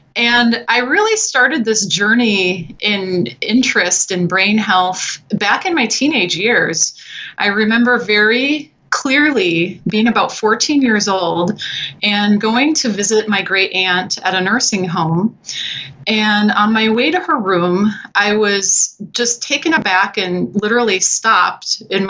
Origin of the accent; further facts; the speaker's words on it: Milwaukee, Wisconsin, United States; I am in Milwaukee, Wisconsin, which is my hometown.